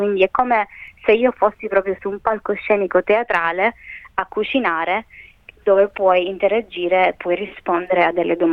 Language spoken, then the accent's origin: Italian; Sicily, Italy; Poi, essendo anche siciliana, naturalmente faccio tante ricette anche siciliane, quindi introduco anche la mia tradizione siciliana